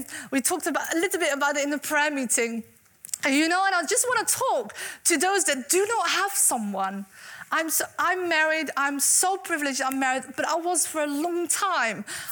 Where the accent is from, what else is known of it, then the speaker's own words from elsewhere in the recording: Netherlands; English is a second language; now in United Kingdom; I didn't know the language. I'm from the Netherlands, if you didn't know. I didn't know the language. But you know, there was a family here in England, in Lincolnshire, who loved me.